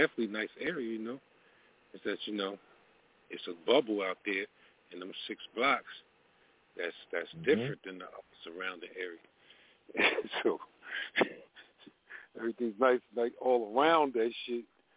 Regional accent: New York City, New York, United States; Hell yeah, man. From the motherfucking hospital to the motherfucking building.

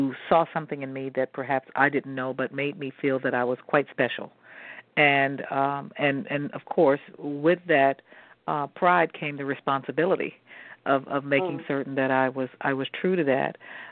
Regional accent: Greenville, Mississippi, United States; My roots are southern. I am originally from Greenville, Mississippi, in the heart of the Delta in Mississippi, where I am the youngest of 10 children.

